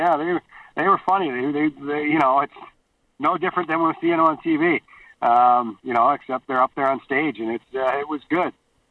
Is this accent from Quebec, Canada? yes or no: no; Kamloops, British Columbia, Canada; I started in New Westminster, being born and raised in Kamloops. I was 16 and 17 down in New West, and then I got traded back my 18-year-old year to Kamloops